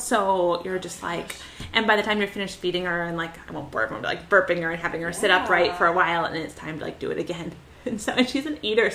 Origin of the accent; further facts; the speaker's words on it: San Clemente, California, United States; I'm from San Clemente, California, right up the coast. I'm 29 years old